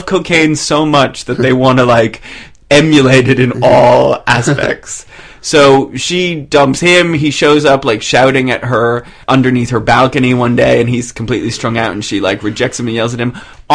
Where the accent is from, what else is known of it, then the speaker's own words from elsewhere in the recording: Boston, Massachusetts, United States; I'm from Boston.